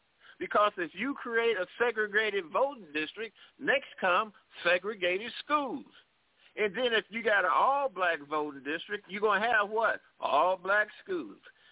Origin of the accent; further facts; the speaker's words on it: St. Louis, Missouri, United States; I grew up in St. Louis. I grew up in St. Louis where black preachers ran King out of the city when he tried to come in there.